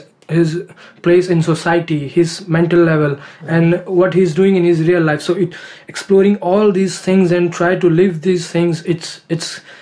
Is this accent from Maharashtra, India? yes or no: no; Delhi, India; moved away as an adult; I came all the way from Delhi to do theater.